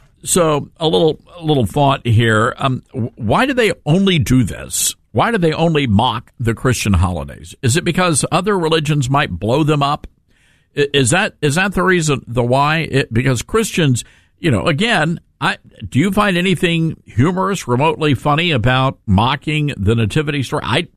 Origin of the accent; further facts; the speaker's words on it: the South, United States; And look, I'm from the South. I'm a Southerner. You could say I'm a redneck.